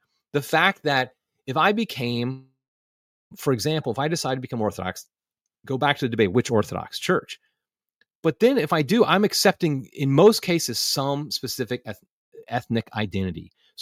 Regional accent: United States; The fact is I'm Western. I grew up in America. My whole heritage is English.

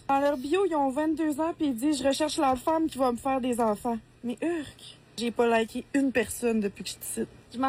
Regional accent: Quebec, Canada; now in Montréal, Canada; Je viens du Lac-Saint-Jean, puis toute ma famille est encore ici

